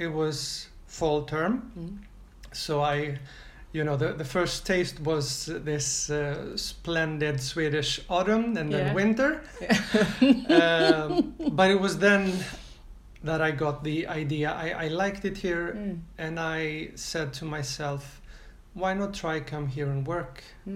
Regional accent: Greece; English is a second language; moved away as an adult; also born or lived in Crete; now in Sweden; I come from Greece.

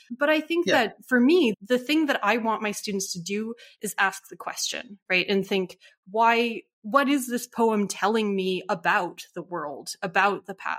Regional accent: United States; now in United Kingdom; And I think as an American, I feel that worry less intensely because I know that I'm studying a foreign country for me.

